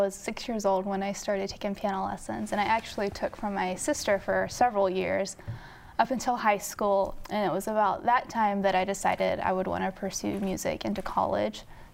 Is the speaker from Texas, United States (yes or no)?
yes; Tomball, Texas, United States; So yeah, we grew up in Tomball, Texas, so just a little north of Houston, and there's a big homeschool community there.